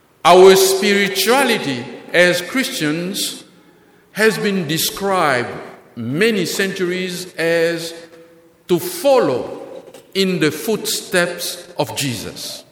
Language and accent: English; Kikwit, Kwilu, DR Congo; English is a second language; I am a priest from the Diocese of Kikwit in the Democratic Republic of the Congo, formerly known as the Belgian Congo, as also Zaire in Central Africa.